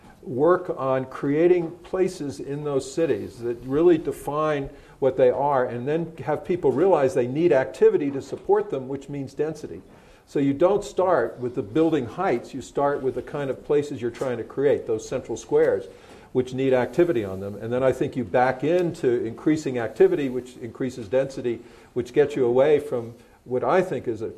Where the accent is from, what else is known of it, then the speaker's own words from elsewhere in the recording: New England, United States; I come from New England, and we have towns where the main buildings are four, five, six, seven stories, and they're wonderful buildings.